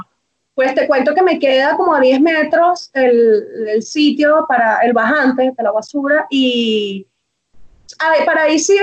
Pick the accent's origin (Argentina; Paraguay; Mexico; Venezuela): Venezuela; now in Chile; acá en Chile sí se nota mucho lo que somos las venezolanas y las colombianas